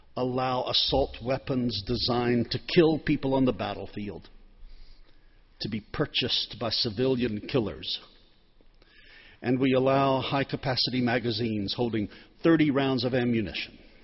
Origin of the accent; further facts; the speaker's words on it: Pasadena, California, United States; I read from my hometown newspaper, just a little town, Pasadena, of 187,000 people